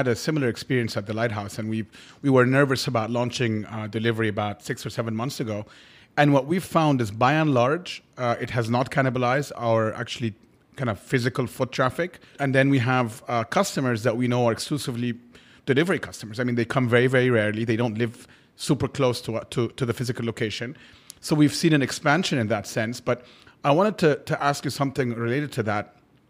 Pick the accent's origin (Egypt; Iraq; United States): Egypt; Cairo, Cairo Governorate; I remember growing up in Cairo as well, and McDonald's, I think we were one of the first countries to have McDonald's delivery.